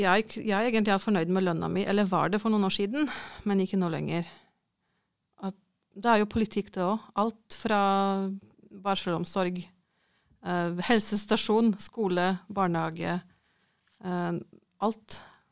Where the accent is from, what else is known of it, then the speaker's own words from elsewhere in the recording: Poland; moved away; jeg har vokst opp i Polen på 80-tallet